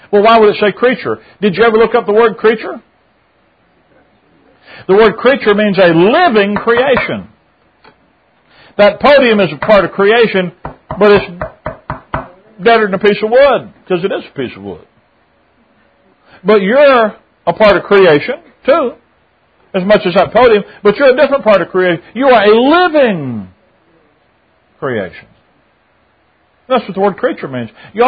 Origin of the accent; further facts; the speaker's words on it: the South, United States; I can't help being a Southerner.